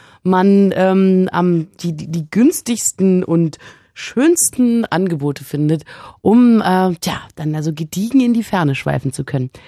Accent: Berlin, Germany; ich komme ja aus Berlin

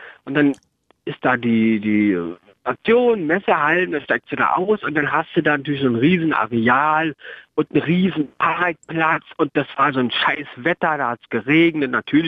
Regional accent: Berlin, Germany; also born or lived in Bern; Bin ja eigentlich Berliner. Wie ihr vielleicht hört, dass ich auch nicht mehr ganz so schnell spreche, weil ich eine Zeit lang in der Schweiz gelebt habe, in Bern.

